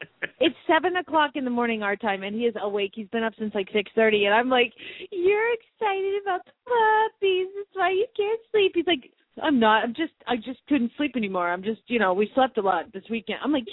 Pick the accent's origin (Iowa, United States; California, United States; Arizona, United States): Arizona, United States; Phoenix; from Phoenix, Arizona